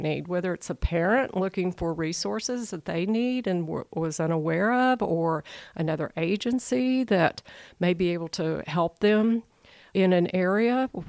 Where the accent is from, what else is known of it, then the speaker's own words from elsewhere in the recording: Dallas, Texas, United States; I grew up in Texas, and I lived in the Dallas Metroplex area, suburbs. And I lived at Houston, I lived in Waco, I lived in several different places in Texas.